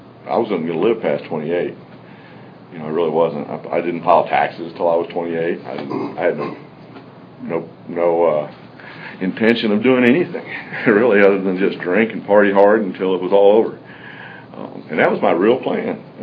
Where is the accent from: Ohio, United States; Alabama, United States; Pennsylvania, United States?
Ohio, United States; Cleveland; born there; You know, I was born in Cleveland, Ohio. Pretty good, you know, really good family.